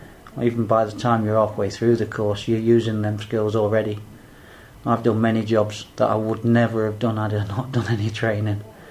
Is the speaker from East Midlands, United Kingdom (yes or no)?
yes; Mansfield, East Midlands, United Kingdom; I'm from Mansfield in Nottinghamshire.